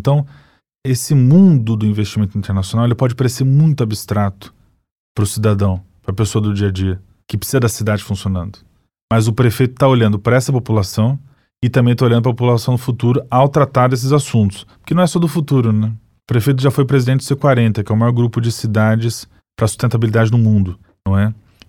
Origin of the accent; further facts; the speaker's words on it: Rio de Janeiro, Brazil; esses problemas que nos afetam, que nos incomodam como carioca